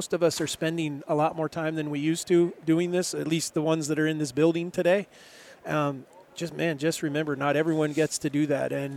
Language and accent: English; Virginia, United States; also born or lived in Arkansas; now in Montana, United States; I'm that dad, you know, like I mentioned, we grew up in Virginia. We moved to Arkansas before we moved to Montana.